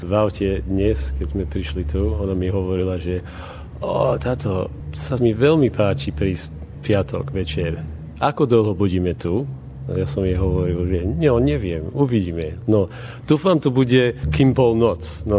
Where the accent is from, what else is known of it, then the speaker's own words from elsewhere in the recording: Australia; A my sme vyrástli tu v Austrálii.